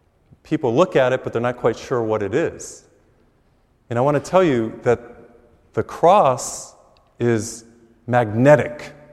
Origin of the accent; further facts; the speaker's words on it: Massachusetts, United States; I grew up in Massachusetts, I think you know.